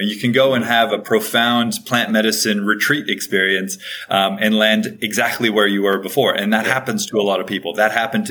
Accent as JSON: {"language": "English", "region": "Hawaii", "country": "United States", "tie": "born or raised there", "said": "I grew up in Hawaii, and you know, that's a pretty magical place."}